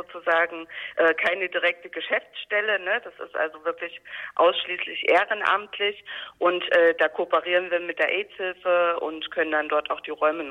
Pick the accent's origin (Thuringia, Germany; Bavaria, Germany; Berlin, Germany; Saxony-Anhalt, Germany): Thuringia, Germany; Erfurt; born there; ich bin 1982 in Erfurt geboren.